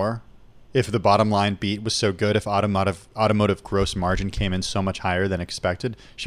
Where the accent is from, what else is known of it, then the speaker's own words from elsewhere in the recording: California, United States; You know, I'm a Californian, so I can say that.